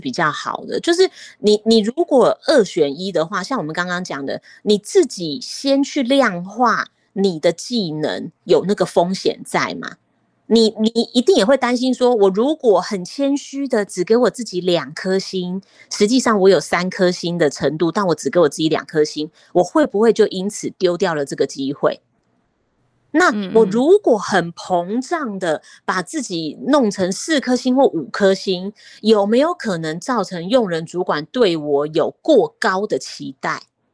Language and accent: Chinese; Taiwan; first language Taiwanese Hokkien; Chinese is a second language; 我从小就在家里就会讲台语啊，所以我台语写精通好像很合理，对不对？